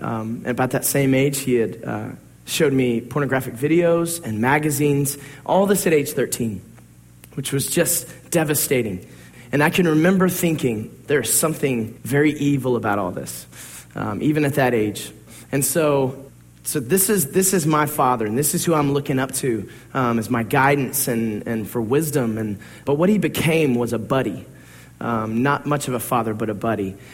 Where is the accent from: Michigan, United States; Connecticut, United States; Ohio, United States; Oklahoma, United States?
Ohio, United States; Toledo; also born or lived in Memphis; Well, I was born in Memphis in 1978 and moved to Toledo, Ohio when I was two.